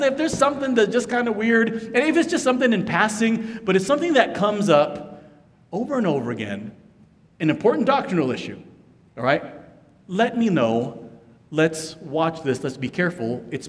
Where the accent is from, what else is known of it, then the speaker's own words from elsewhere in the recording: San Diego, California, United States; now in Los Angeles, United States; I grew up in San Diego, right? And so I've been a Charger fan all my life.